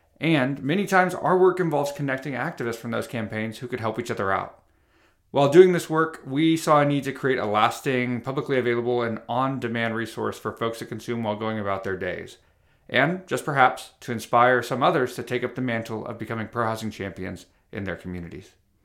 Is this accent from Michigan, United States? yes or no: no; New Braunfels, Texas, United States; now in Austin, United States; I'm also a seventh-generation Texan. I was born in Houston, grew up in New Braunfels, and still live here in Texas despite it all, but these days I call Austin my home.